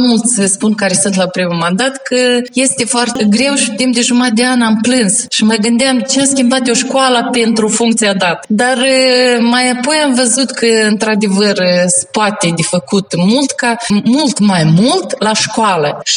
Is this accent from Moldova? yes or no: yes; Gura Căinarului, Moldova; born there; Și făceam naveta de la Gura Căinarului, fiindcă m-am născut în Gura Căinarului.